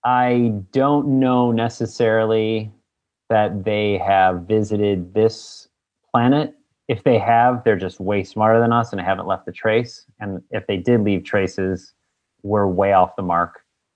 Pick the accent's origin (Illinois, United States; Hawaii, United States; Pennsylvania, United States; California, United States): Illinois, United States; Chicago